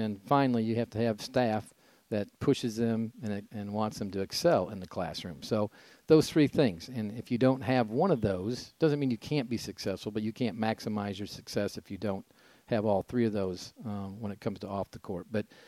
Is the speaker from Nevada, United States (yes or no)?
no; Dixon, Illinois, United States; No, I'm originally from Dixon, Illinois, which is 100 miles west of Chicago.